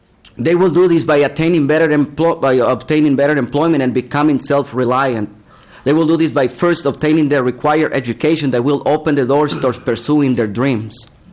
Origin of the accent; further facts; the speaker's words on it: Mexico; now in United States; I'm from Mexico, originally from Mexico. I've been in the United States for a while already.